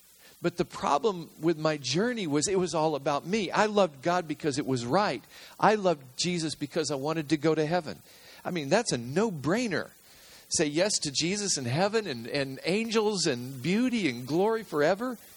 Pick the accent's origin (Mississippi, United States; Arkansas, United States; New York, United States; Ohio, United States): Arkansas, United States; Remember, I told you I'm from Arkansas, so that's a good Arkansas word.